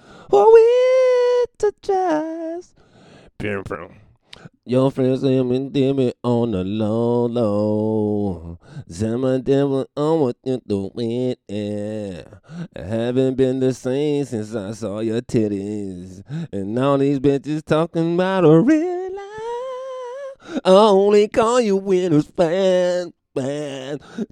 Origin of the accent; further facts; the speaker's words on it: North Carolina, United States; Chris is from Virginia. I'm from North Carolina. We basically cousins.